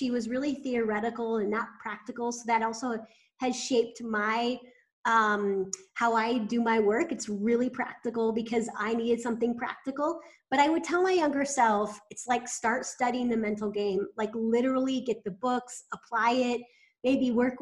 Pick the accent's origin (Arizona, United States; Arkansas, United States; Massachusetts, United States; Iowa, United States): Iowa, United States; So I grew up in Iowa and I played a lot of sports.